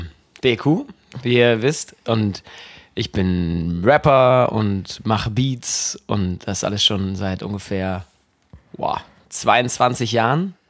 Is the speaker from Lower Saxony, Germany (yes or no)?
yes; Göttingen, Lower Saxony, Germany; Ich komme aus Göttingen.